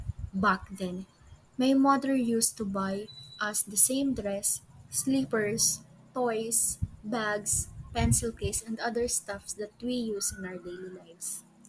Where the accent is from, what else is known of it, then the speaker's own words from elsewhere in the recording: Philippines; English is a second language; As a Filipino, I realized the value of sharing.